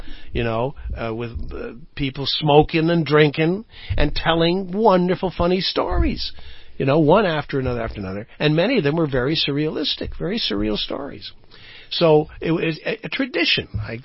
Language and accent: English; Indiana, United States; but it's also because I'm from the Midwest, and I'm from northern Indiana. The fact that I'm of Amish and Irish ancestry might have something to do with it